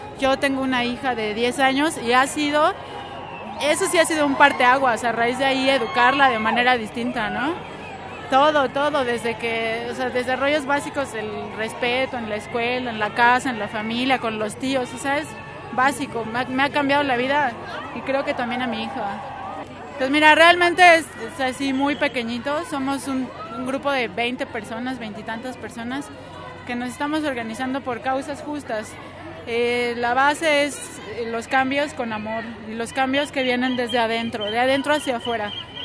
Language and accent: Spanish; Mexico City, Mexico; tengo 32 años y soy de aquí de la Ciudad de México.